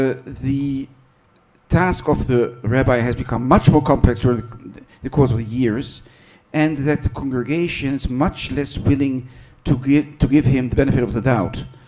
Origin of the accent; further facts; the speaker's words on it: Netherlands; English is a second language; moved away as an adult; now in Canada; I'm originally from Holland, although I've been in Canada for 25 years. I grew up in a big shul